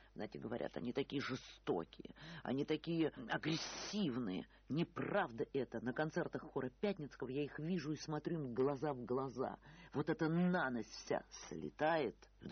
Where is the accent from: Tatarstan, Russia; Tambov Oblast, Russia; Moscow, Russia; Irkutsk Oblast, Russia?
Tambov Oblast, Russia; Tambov; Вот я из Тамбова, я 31-й регион.